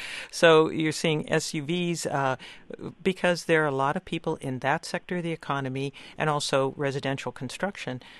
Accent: Youngstown, Ohio, United States; I'm from Youngstown, Ohio, originally

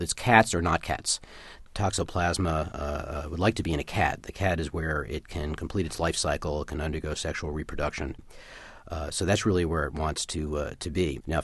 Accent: New Jersey, United States; I'm from New Jersey. My wife is, so I hope my fellow New Jerseyans won't mind my poking fun at my own state.

